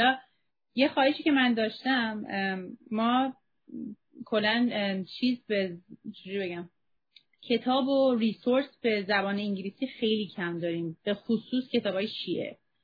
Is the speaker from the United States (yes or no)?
yes; United States; من یه کسی هم که تو آمریکا به دنیا آمدم، تو آمریکا بزرگ شدم، اینجا واحد، یعنی هیچ وقت هم زوری نبود مثلا، ولی تو کامیونیتی اسلامی بودم، بعد با حجاب شدم